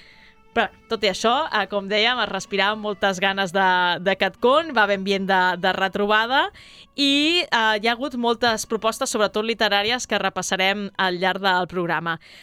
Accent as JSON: {"language": "Catalan", "town": "Barcelona", "region": "Catalonia", "country": "Spain", "said": "som molts de Barcelona"}